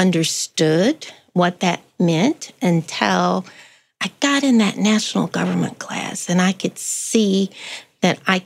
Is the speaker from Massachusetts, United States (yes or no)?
no; Baton Rouge, Louisiana, United States; Baton Rouge, Louisiana.